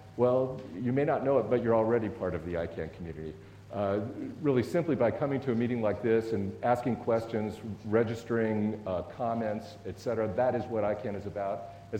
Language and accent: English; California, United States; accent: American; first language English; I'm from California. I'm a native English speaker, speak with an American accent.